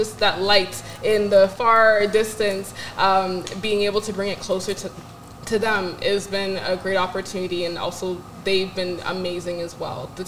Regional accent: Ontario, Canada; especially where I grew up in Ontario, where it feels like you kind of have to struggle through everything, right?

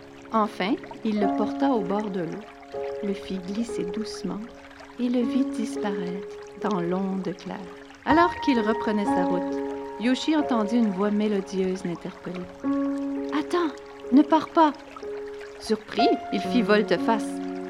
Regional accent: Quebec, Canada; now in Nova Scotia, Canada; J'habite ici depuis 3 ans, je viens du Québec originairement, mais mon mari était militaire, alors on a déménagé souvent, puis on a adoré la Nouvelle-Écosse, fait qu'on a décidé de prendre notre retraite ici.

